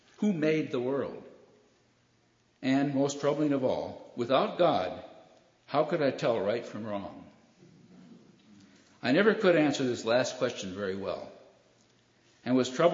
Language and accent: English; Buffalo, New York, United States; I grew up in Buffalo, New York.